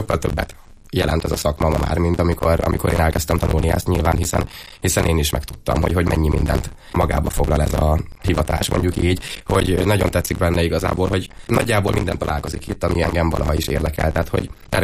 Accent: Borsod-Abaúj-Zemplén, Hungary; now in Eger, Hungary

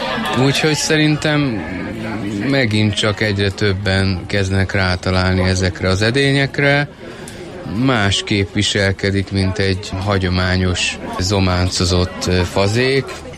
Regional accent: Mezőtúr, Jász-Nagykun-Szolnok, Hungary; Mezőtúról jöttünk.

